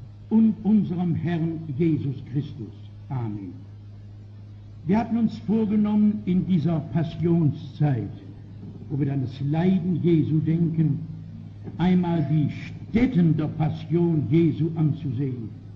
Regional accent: Frankfurt, Hesse, Germany; dass ich wieder anfange mit meiner Heimatstadt Frankfurt

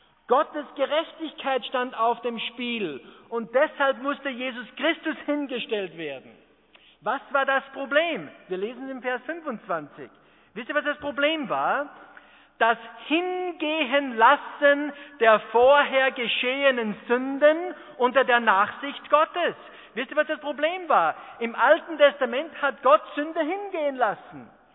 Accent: Austria; Das Wort nehmen wir ja nicht jeden Tag, zumindest bei uns in Österreich nicht.

